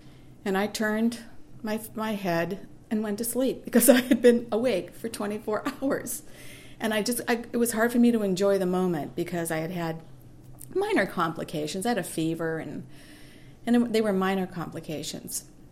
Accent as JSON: {"language": "English", "town": "Boston", "region": "Massachusetts", "country": "United States", "tie": "born or raised there", "moved": "as an adult", "said": "I was born and raised in Boston, Mass., and I moved here when I was 18 years old. I've lived here for 44 years. I'm 62."}